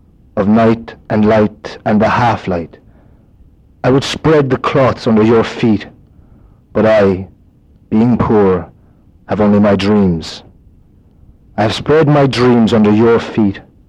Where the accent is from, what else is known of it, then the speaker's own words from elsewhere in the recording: Munster, Ireland; I'm from Limerick, but not the city. I'm from the countryside, a small village about 7 miles south of the city. And it's very small, mostly a farming community